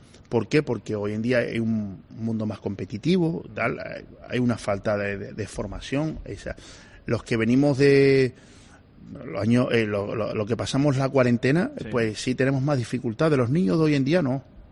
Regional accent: Canary Islands, Spain; yo que soy canario

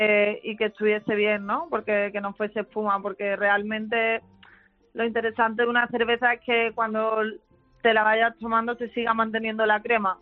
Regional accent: Málaga, Andalusia, Spain; soy malagueña

